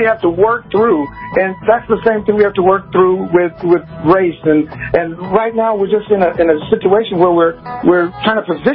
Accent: Oklahoma, United States; now in Colorado, United States; And I'm originally from Oklahoma, and that's one of the things that when I moved to Colorado here, there was this cultural diversity.

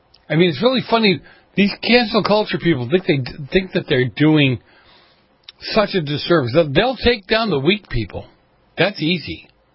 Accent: Boston, Massachusetts, United States; I grew up in Boston, so to me, the snowstorms are whatever.

